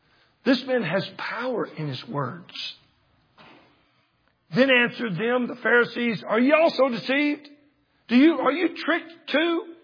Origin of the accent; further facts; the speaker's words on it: Texas, United States; also born or lived in Shawnee, Oklahoma; I'm from Texas, but I was born in Oklahoma. Shawnee, Oklahoma, a little town right outside of Oklahoma City. I was there, just born there, and we moved to Texas as fast as we could get there.